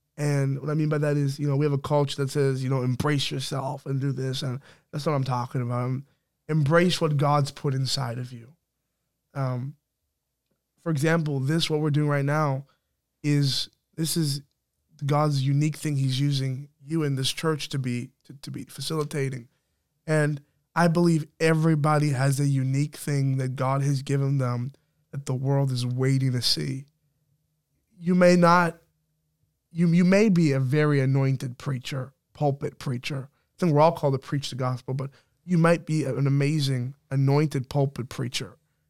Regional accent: Canada; I would say that I am more Canadian because I grew up here my entire life.

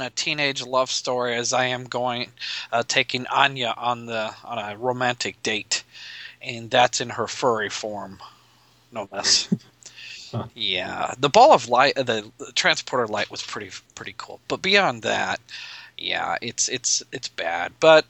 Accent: Nebraska, United States; from Nebraska.

